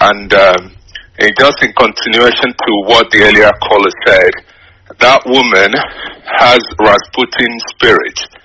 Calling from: London, United Kingdom; I'm calling from London.

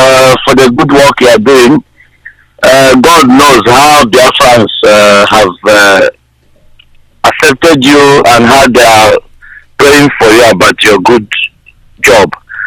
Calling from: Australia; I'm calling from Australia.

